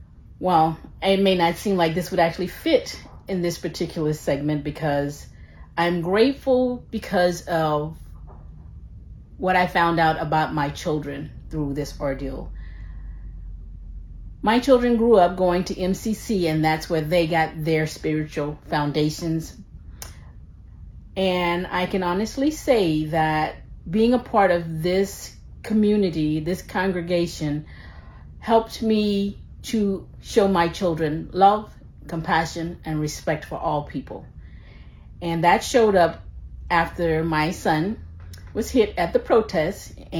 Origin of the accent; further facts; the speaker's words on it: Louisiana, United States; moved away as an adult; now in Austin, United States; I was born and raised in Louisiana. I grew up Southern Baptist, so that's where my core foundation is. Well, I moved to Austin when I turned 21.